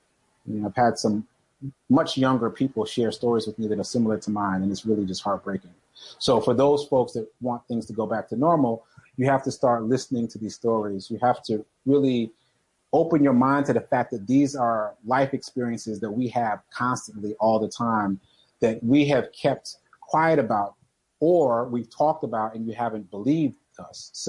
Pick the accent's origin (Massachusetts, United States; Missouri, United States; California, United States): Massachusetts, United States; Boston; I was born and raised in Boston, and I was out with my brother, my older brother.